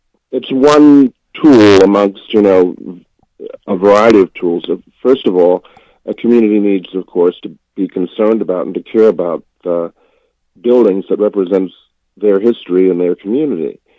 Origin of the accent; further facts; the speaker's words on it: Akron, Ohio, United States; now in New York, United States; I'm originally from someplace else. I'm from Akron, Ohio.